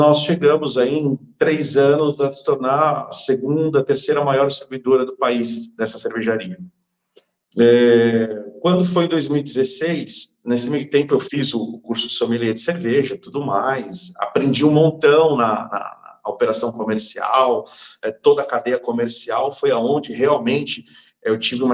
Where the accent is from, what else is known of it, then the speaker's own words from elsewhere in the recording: São Paulo, Brazil; Nós somos de São Paulo, capital, somos natural de São Paulo, capital.